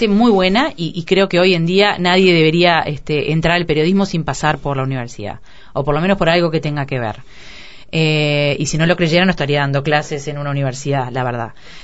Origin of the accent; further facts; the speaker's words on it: Piriápolis, Maldonado, Uruguay; Bueno, yo soy de Piriápolis. Viví hasta los 18 años en Piriápolis y fui ahí a la escuela, al colegio y al liceo.